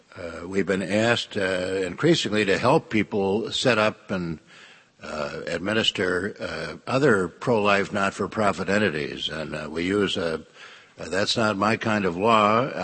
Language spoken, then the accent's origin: English; Chicago, Illinois, United States; I'm from Chicago.